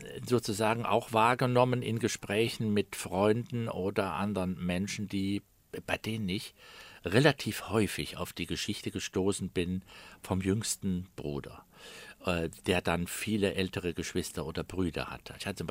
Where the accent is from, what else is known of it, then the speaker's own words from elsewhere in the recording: Rhineland, Germany; dass mir als Elfjährigen dieses Moselgebiet schon als Rheinländer vorkam wie ein völlig fremdes Land.